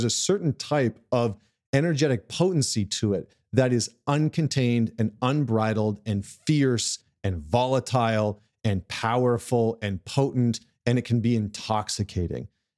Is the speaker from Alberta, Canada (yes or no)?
yes; Alberta, Canada; I grew up in Central Alberta, which is like the bar fighting capital of the world.